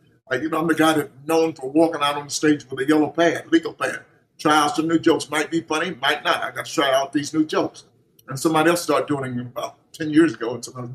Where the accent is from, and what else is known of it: Atlanta, Georgia, United States; born or raised there